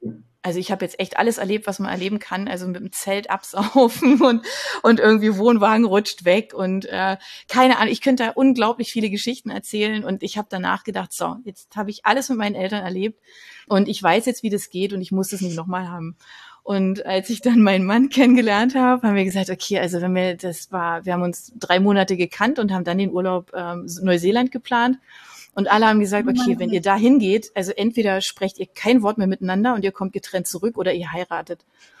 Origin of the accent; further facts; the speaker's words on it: Berlin, Germany; ich komme ja auch aus Berlin